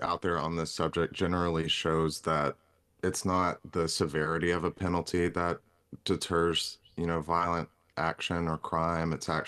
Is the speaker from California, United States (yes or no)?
no; Alabama, United States; I'm from Alabama